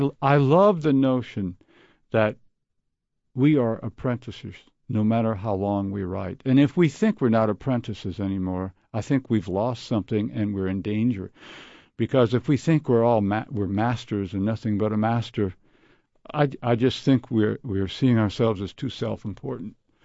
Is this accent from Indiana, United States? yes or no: yes; Jasper, Indiana, United States; he worked with the Herald in Jasper, Indiana, my hometown, for 10 years, was the head photographer.